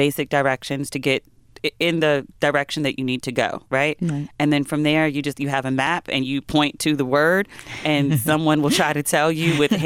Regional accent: United States; When you go overseas as an American, you're received as an American.

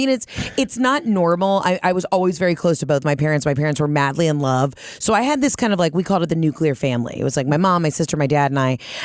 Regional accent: the South, United States; consider myself a very proud Southerner

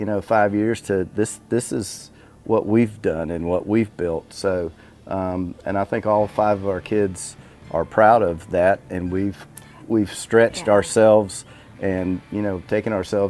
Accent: Fort Valley, Georgia, United States; So I'm originally from Fort Valley, which is not far from here

